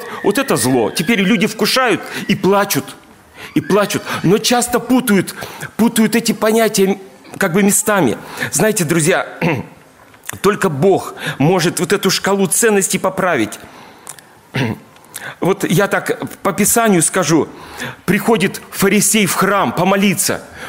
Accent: Kemerovo, Kemerovo Oblast, Russia; now in Kansk, Russia; Когда мы переехали из Кемерово в Канск, то, ну, там дети пошли в музыкальную, подросли.

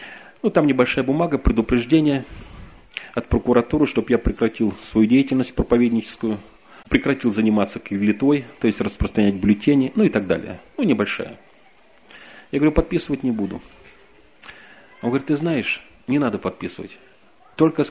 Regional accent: Saint Petersburg, Russia; born or raised there

